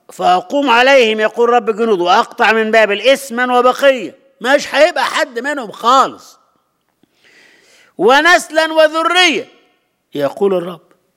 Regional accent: Egypt; زمان كان مشهور عندنا في مصر حكاية،

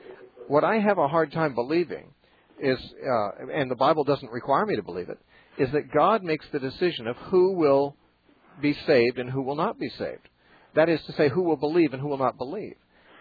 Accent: United States; born there; Okay, so I was born in America where I could know the gospel.

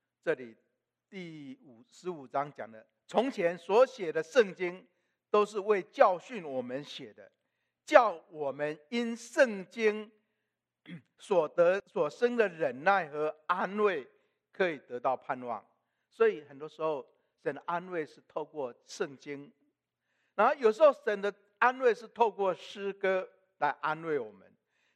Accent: central Taiwan, Taiwan; 我从小我是在台湾中部长大的，我从小是在一个一贯道的家庭里面长大，我母亲是一贯道的传道人点传师。

